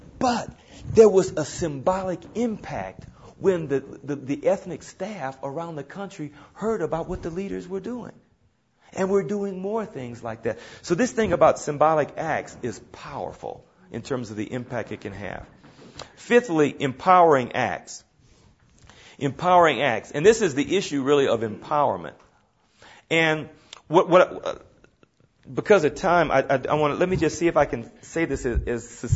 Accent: Houston, Texas, United States; back when I was a boy growing up in Third Ward in the African American community of Houston, Texas.

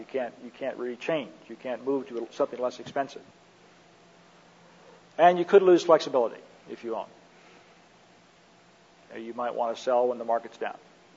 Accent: Minneapolis, Minnesota, United States; born there; I was born in Minneapolis, you know.

